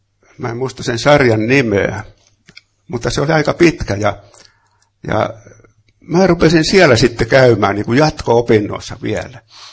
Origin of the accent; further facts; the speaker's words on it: Loppi, Kanta-Häme, Finland; born there; Mä olen syntynyt Lopella välirauhan aikana, mutta varsinaiset sukujuuret juontaa äidin puolelta tuonne Karjalan sinne Andrean kannakselle ja isän puolelta taas Pohjois-Karjalaan